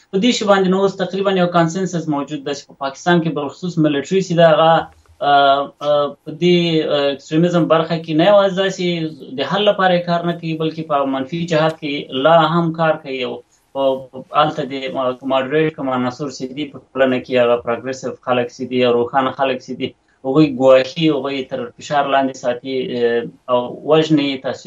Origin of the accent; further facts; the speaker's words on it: Afghanistan; زه د افغانستان یم،